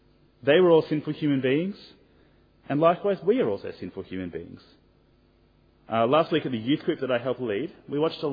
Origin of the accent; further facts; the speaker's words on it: Hobart, Tasmania, Australia; I grew up in Hobart in Tasmania